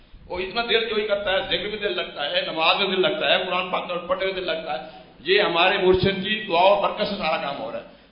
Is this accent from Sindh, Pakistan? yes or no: no; Faisalabad, Punjab, Pakistan; میں فیصل آباد سے آیا ہوں جی